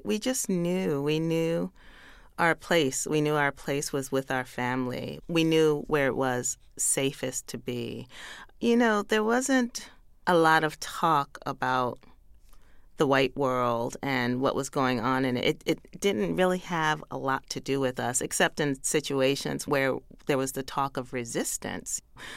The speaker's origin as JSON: {"language": "English", "region": "New York", "country": "United States", "said": "You know, I feel like I'm a New Yorker to the bone, but there is a lot of the South in me."}